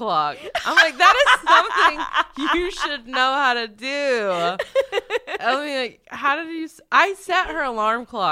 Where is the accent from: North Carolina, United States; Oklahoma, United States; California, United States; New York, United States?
North Carolina, United States; Like, North Carolina.